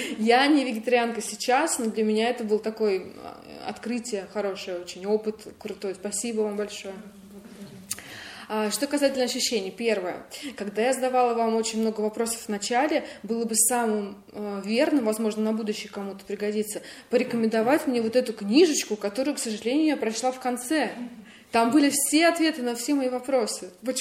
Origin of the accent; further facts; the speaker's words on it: Saint Petersburg, Russia; я из Петербурга.